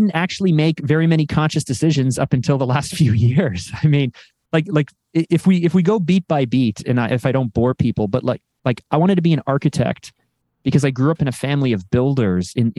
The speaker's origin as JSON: {"language": "English", "town": "Toronto", "region": "Ontario", "country": "Canada", "tie": "born or raised there", "said": "I'm Canadian. So I live just outside of Toronto, Canada, and I grew up here."}